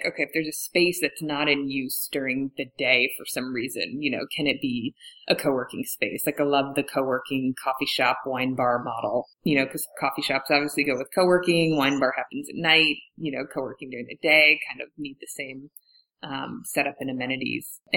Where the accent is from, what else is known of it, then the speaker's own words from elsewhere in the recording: New York, United States; I grew up near Syracuse, and so I was really excited to see him referenced